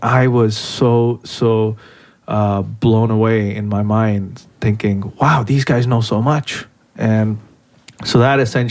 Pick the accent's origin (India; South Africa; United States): India; I'm an Indian from India. That's how I introduce myself. And I've grown up in India